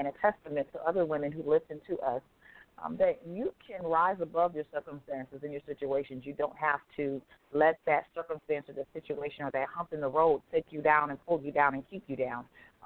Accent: Atlanta, Georgia, United States; right here in Atlanta, my hometown, my stomping ground, WATC-TV

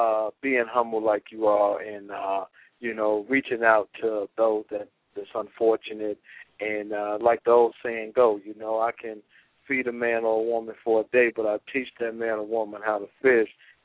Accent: Detroit, Michigan, United States; I'm from Detroit, Steve.

